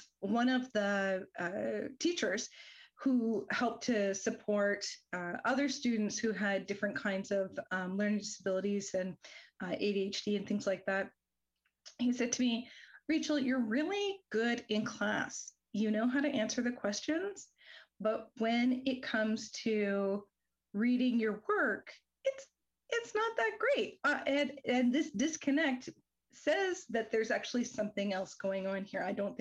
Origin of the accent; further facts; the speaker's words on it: Ontario, Canada; I'm a white cisgender settler. I was born and raised in Northern Ontario, and my family is mostly Canadian, and then our heritage is mostly Irish and Scottish with a little bit of English in there.